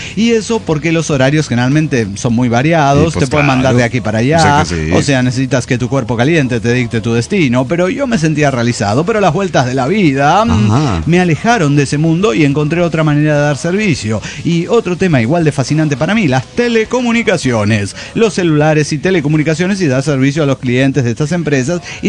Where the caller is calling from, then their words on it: Tarija, Bolivia; de Tarija, Bolivia.